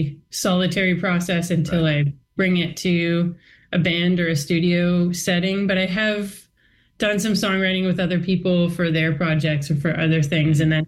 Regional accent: Toronto, Ontario, Canada; also born or lived in Montreal; I grew up in Toronto, moved to Montreal to study music at Concordia, and then stayed for a couple years.

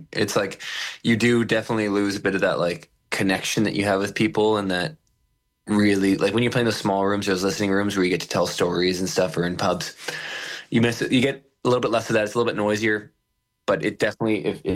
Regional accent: Ontario, Canada; like I grew up outside of Toronto

